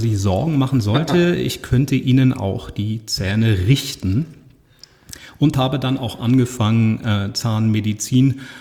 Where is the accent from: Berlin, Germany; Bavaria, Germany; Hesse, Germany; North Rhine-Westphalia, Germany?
Hesse, Germany; Usingen; born there; Ich bin in Usingen geboren und das ist eine Kleinstadt. Jedenfalls war es das damals, heute wahrscheinlich auch noch, aber damals noch kleiner, in Hessen auch tatsächlich. Ich bin ein gebürtiger Hesse.